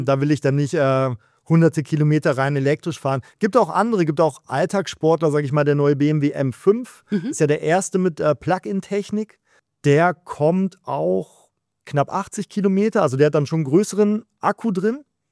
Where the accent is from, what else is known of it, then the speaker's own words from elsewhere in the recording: Germany; ich bin als Deutscher, ist das immer ein bisschen schwierig mit Italienisch